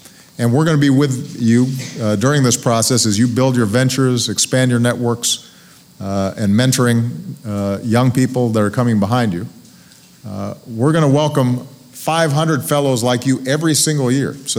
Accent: Hawaii, United States; also born or lived in Chicago; Some of you were very lucky and had a chance to go to my home state of Hawaii. I heard that some of you tried to hula dance. Some of you went to my hometown of Chicago

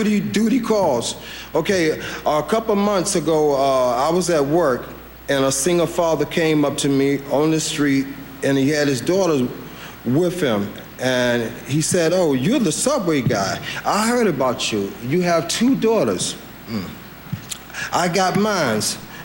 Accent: the South, United States; now in New York, United States; I see a change in New Yorkers' attitude because I'm from the South, you know. We open up our doors to you

